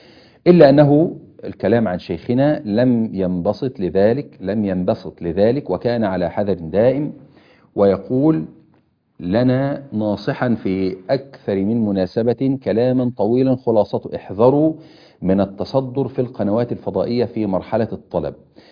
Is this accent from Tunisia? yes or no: no; Kafr El Sheikh, Kafr El Sheikh Governorate, Egypt; بل يدعوهم هو أيضا لمدينته إلى بلدتنا طبعا كفر الشيخ